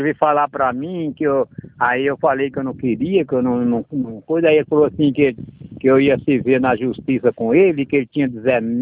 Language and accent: Portuguese; Tupã, São Paulo, Brazil; born there; Eu nasci na minha cidade aqui mesmo, Tupã.